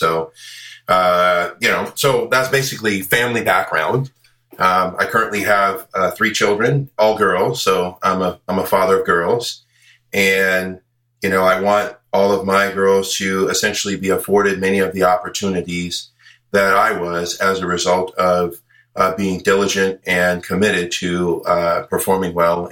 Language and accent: English; Los Angeles, California, United States; So I grew up here in Los Angeles. You know, I also went to college here in Los Angeles at UCLA, go Bruins.